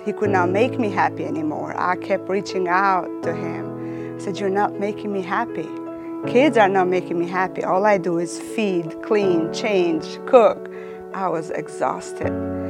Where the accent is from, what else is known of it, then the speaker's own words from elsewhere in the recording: Albania; I am from Albania.